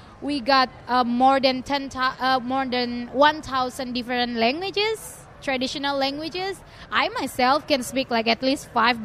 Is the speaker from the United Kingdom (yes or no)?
no; Indonesia; English is a second language; now in United States; From Indonesia.